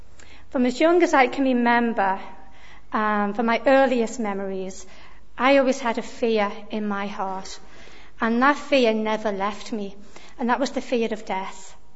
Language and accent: English; Liverpool, North West England, United Kingdom; accent: mixture; I grew up in the city of Liverpool. I used to be able to say that you could probably tell by my accent, but I have a wee bit of a mixture of an accent now.